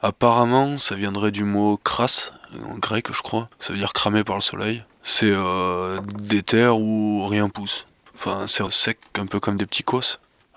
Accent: Auvergne-Rhône-Alpes, France; Je viens de la Drôme.

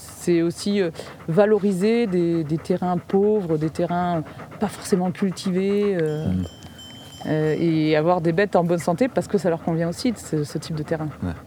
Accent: Auvergne-Rhône-Alpes, France; Moi je suis née en Ardèche déjà. J'ai grandi en Ardèche

